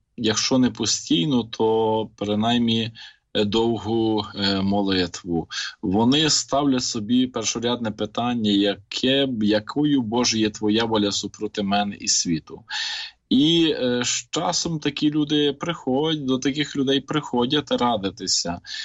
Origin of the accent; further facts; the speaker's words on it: Dora, Ivano-Frankivsk Oblast, Ukraine; я сам походжу родом з Дори